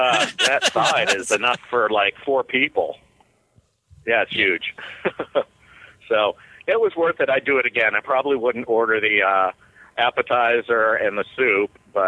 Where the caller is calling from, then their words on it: Mount Lebanon, Pennsylvania, United States; Although my area code says I'm calling from Dayton, I am actually calling from Mount Lebanon, PA.